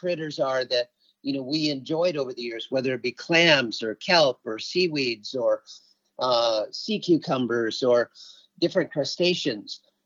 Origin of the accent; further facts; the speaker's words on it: Alaska, United States; an Eyak Athabaskan native from the Copper River Delta and Prince William Sound region in Alaska. And I'm from the Eagle Clan.